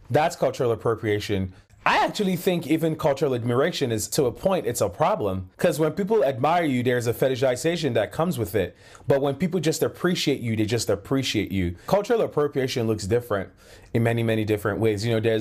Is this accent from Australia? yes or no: no; Nigeria; You know, I am black, but I am Nigerian.